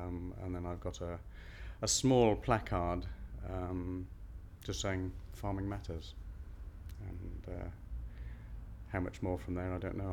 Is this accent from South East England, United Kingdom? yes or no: no; Nottingham, East Midlands, United Kingdom; I'm 54 years old and I'm from Nottingham.